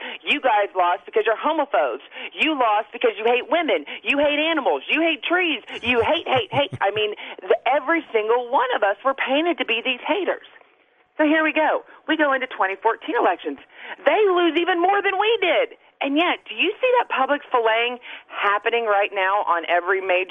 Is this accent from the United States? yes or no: yes; Southern United States, United States; now in New Jersey, United States; I'm from the South. We go, you know, here in New Jersey, you remember names.